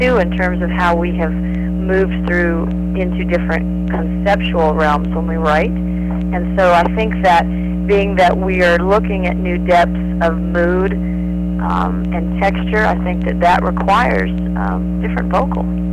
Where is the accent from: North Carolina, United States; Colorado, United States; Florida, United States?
Florida, United States; being that we're both from Florida.